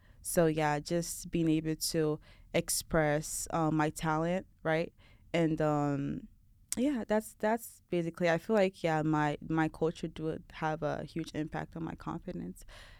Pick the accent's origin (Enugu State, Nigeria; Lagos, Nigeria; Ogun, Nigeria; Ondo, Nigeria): Lagos, Nigeria; now in United States; I was born in Lagos, right? Grew up there. And then, like, I was born in a country that's very, very, like, diverse, very unique, right?